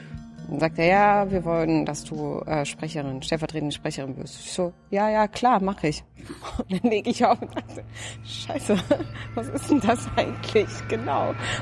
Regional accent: Berlin, Germany; Und dann sage ich, ich bin Deutsche. Und dann sagen sie, ja, aber wo kommst du denn wirklich? Und dann sage ich, ich komme aus Moabit.

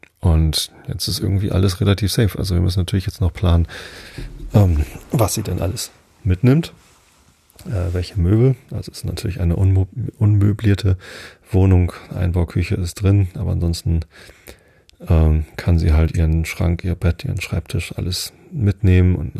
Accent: Wistedt, Lower Saxony, Germany; Ich bin ja in Wisted aufgewachsen. Das ist ja nur 2 Dörfer weiter von hier, also südlich von Hamburg.

